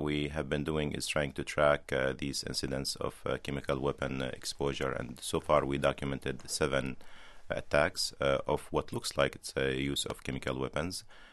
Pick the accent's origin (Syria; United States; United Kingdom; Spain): Syria; And I am Syrian also. I was raised in Syria and had my medical education in Syria.